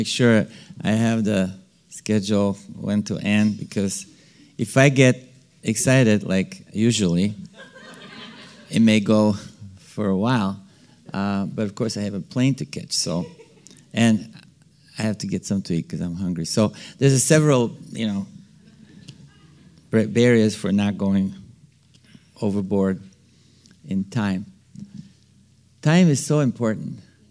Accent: Bulgaria; English is a second language; now in United States; because I'm Bulgarian, even though I'm actually Texan as well, but I don't have the Texan accent quite, because I became a citizen.

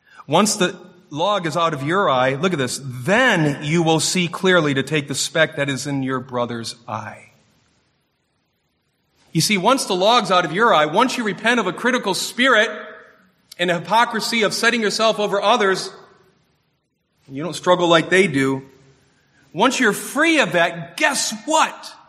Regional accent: Warren, Michigan, United States; When I was real young, living and growing up in Warren, Michigan, my mom and I would go on trips to Bangor, Michigan in the fall

